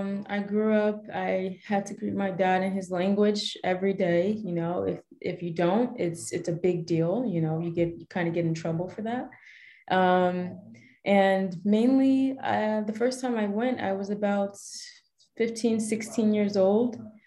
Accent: Nigeria; But yeah, Nigeria, and being Nigerian, I'm also a dual citizen. So I get to go there and I have my second home there as well.

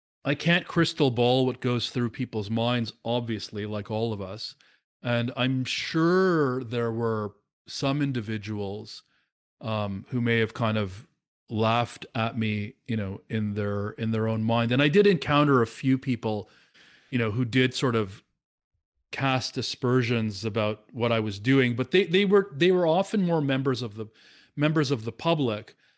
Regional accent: Toronto, Ontario, Canada; So, or maybe because I was from Toronto or something, I don't know.

